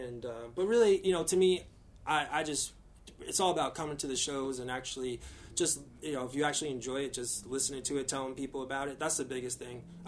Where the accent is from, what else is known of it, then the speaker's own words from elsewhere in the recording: Highland, New York, United States; No, I grew up in Highland. So did Josh.